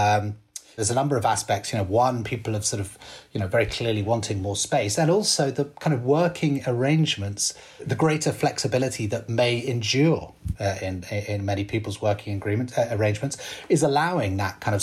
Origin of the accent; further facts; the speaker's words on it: London, United Kingdom; I'm a Londoner, so maybe I'm biased here